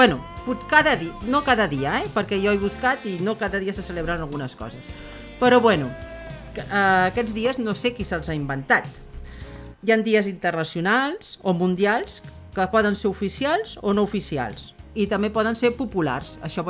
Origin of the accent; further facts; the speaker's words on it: Parets del Vallès, Catalonia, Spain; sóc de l'Eixample de Parets del Vallès.